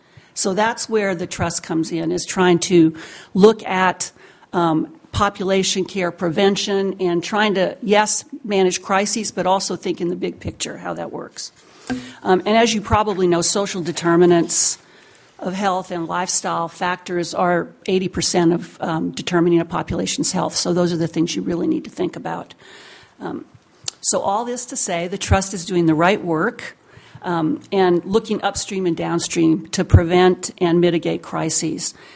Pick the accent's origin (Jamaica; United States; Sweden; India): United States; Alaska; also born or lived in Colorado; I grew up in Alaska. My dad moved here with the oil boom. He was with ARCO, and we lived here since then.